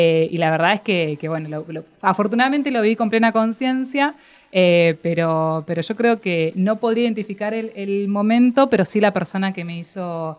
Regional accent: Cipolletti, Río Negro, Argentina; moved away as an adult; now in Buenos Aires, Argentina; Nosotros somos de Cipolletti, vivimos a 1.200 kilómetros. Yo me vine a vivir acá a Buenos Aires cuando cumplí 18 años para estudiar.

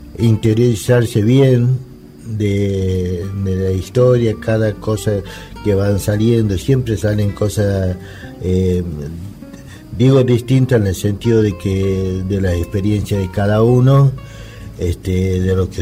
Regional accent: Pomán, Catamarca, Argentina; No me pude despedir porque yo soy oriundo de Pomán, de la misma villa de Pomán

